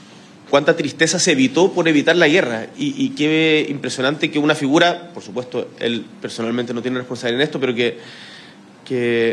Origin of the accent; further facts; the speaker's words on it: Magallanes and Chilean Antarctica, Chile; en Magallanes, de donde vengo, el Cardenal Zamoré es muy importante